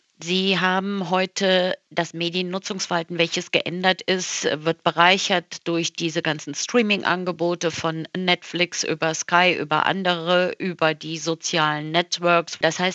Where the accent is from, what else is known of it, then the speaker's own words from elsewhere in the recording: Rhineland-Palatinate, Germany; ich komme aus Rheinland-Pfalz. Wir haben 4 Millionen Einwohner